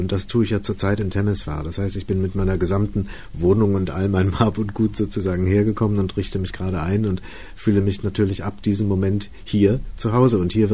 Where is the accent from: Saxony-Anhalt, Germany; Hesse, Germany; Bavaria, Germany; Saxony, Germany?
Hesse, Germany; Kassel; born there; In Kassel, übrigens am 1. Januar.